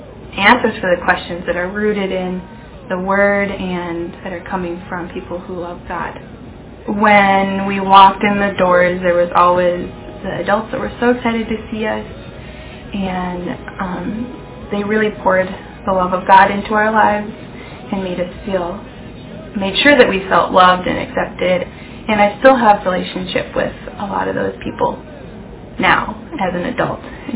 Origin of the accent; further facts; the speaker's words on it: Embarrass, Minnesota, United States; now in Bemidji, United States; I currently live in Bemidji, Minnesota, but I was raised in Embarrass, which means I was blessed with the opportunity to go to the Embarrass E Free Church.